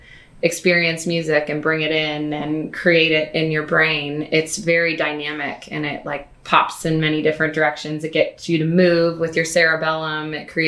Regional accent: Kentucky, United States; now in San Francisco, United States; Well, I will tell you, I grew up in Kentucky. So being on horse farms was where I always was experiencing my little childhood life.

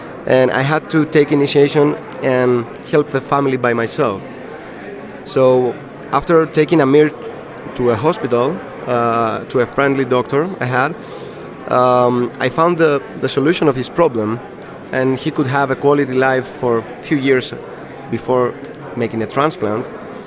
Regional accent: Athens, Attica, Greece; I am a photographer from Athens, Greece

